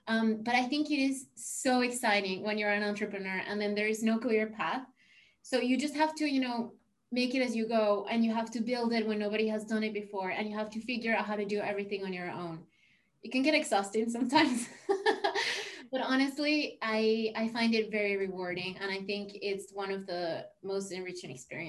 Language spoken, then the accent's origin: English; Venezuela; moved away; So yeah, I grew up in Venezuela. I came here in 2017.